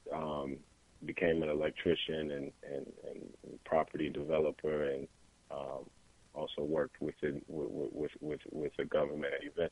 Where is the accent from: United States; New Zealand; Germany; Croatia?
United States; Seattle, Washington; So I'm born and raised in Seattle